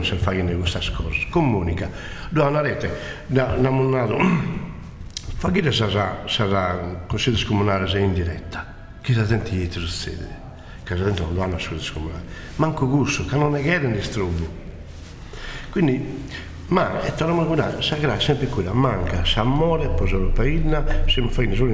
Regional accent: Sardinia, Italy; Alghero non è una città catalana, se no come stava Romano, Pisano, Genovese, siamo sardo.

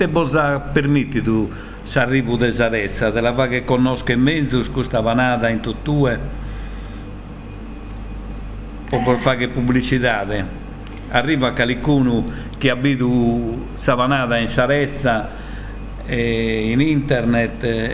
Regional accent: Spain; Italian is a second language; Sono spagnolo, ma sì.

